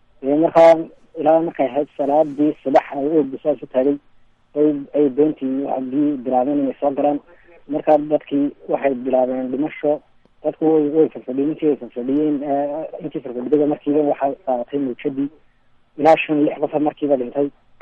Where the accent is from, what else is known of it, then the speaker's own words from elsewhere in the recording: Burao, Togdheer, Somalia; Waxaan ka imid magaalada Burco.